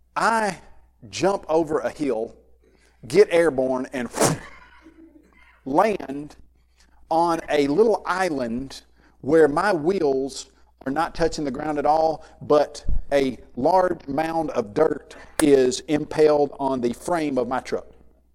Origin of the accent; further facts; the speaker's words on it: Columbia, Tennessee, United States; And so I grew up in Columbia, Tennessee